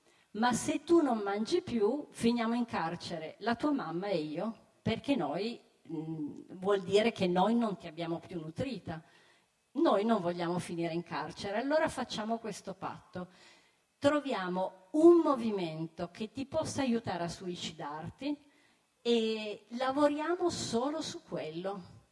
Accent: Turin, Piedmont, Italy; io sono una cooperatrice salesiana, quindi ho questa matrice salesiana, sono torinese

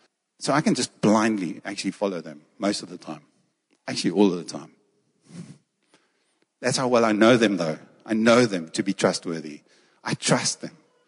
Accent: South Africa; There's some stuff that we do because we're from South Africa, yes?

